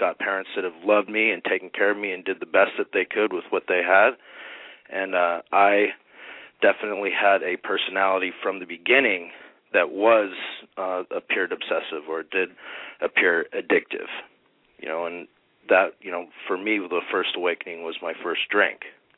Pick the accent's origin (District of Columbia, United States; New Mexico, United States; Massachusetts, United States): Massachusetts, United States; Boston; born there; I'm a Bostonian at birth, so born in Boston, Massachusetts, but, I have lived all over the country.